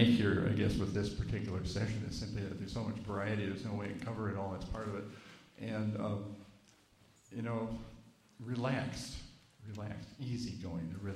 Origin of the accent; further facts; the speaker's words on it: Minnesota, United States; I'm a Scandinavian from Minnesota, so everything was the opposite of anything I'd ever seen before.